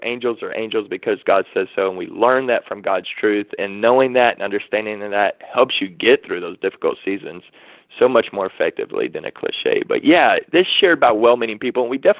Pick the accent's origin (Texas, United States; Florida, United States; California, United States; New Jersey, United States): Texas, United States; Waco; You know, I grew up in Waco, Texas.